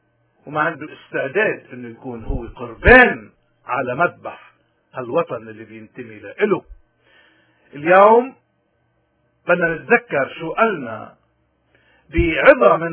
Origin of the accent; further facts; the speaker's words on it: Lebanon; نحن كلبنانيين جسدنا هو لبنان